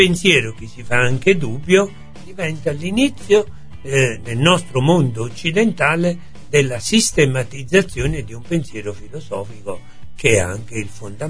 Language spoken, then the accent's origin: Italian; Torre del Greco, Campania, Italy; sono nato a Torre del Greco, ho anche completato una parte dei miei studi liceali nella città di Torre del Greco